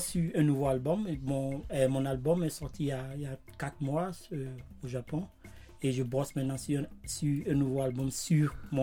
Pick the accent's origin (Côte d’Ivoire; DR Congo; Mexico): Côte d’Ivoire; now in Berlin, Germany; Je suis ivoirien, né en Côte d'Ivoire, et depuis 92, je vis en Allemagne